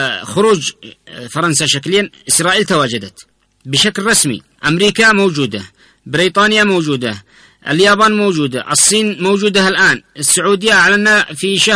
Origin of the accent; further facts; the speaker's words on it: Yemen; جربناها في سوريا، لكن خليك من هؤلاء، جربناها عندنا في اليمن.